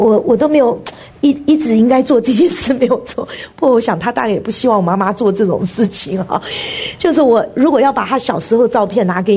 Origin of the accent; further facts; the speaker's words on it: Taiwan; 我们以前像我是从台湾来的哈，我不知道别的地方怎么样。我们在台湾，在我那个年龄，在我们小时候去上学